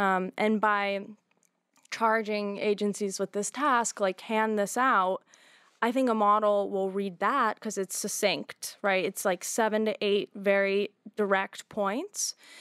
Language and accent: English; Massachusetts, United States; I don't fall into this category because I'm from Massachusetts